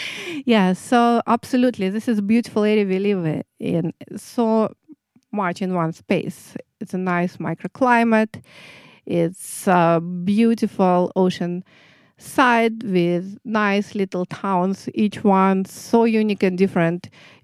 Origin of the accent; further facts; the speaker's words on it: Samara, Samara Oblast, Russia; born there; English is a second language; I was born in Kuybyshev. Now it's Samara. It's a central Russia. It's almost a border in between European and Asian, Siberian part of Russia.